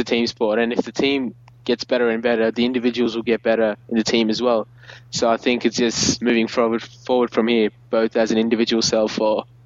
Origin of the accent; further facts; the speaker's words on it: Australia; from Australia.